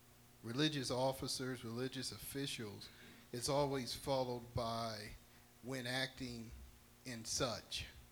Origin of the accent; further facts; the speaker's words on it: Michigan, United States; I'm from Michigan.